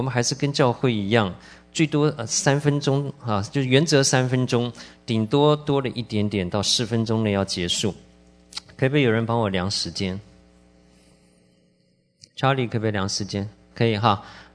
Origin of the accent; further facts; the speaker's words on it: China; 但是我们中国人决定不能落后